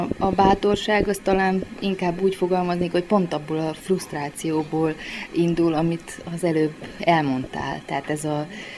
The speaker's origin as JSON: {"language": "Hungarian", "town": "Târgu Mureș", "region": "Mureș County", "country": "Romania", "said": "én marosvásárhelyi vagyok"}